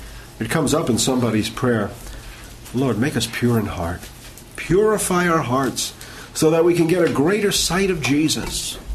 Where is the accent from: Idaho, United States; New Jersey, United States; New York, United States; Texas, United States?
New York, United States; And I grew up on Long Island. Brooklyn was far, far away, as far as I was concerned.